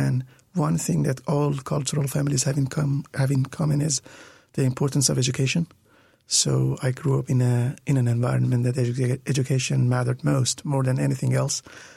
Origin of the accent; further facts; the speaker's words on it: north, Iran; English is a second language; I was born, raised, and grew up in a very small town in north of Iran in a family of four.